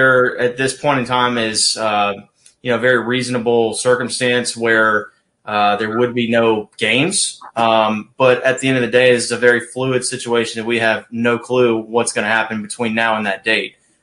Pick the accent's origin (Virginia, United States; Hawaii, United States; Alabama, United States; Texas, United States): Virginia, United States; Danville; Danville, Virginia, right there on the Virginia-North Carolina border. That's my hometown.